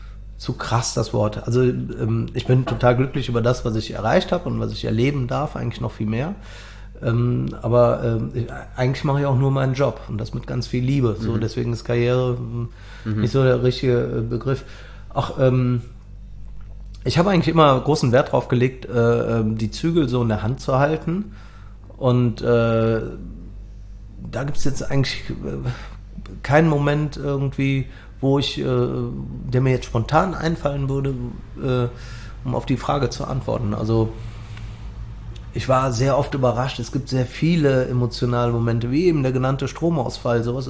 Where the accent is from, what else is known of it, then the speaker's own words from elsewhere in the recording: Cologne, North Rhine-Westphalia, Germany; Ich komme aus Bickendorf, also beziehungsweise ich komme aus Ehrenfeld, wohne aber jetzt seit 10 Jahren in Bickendorf.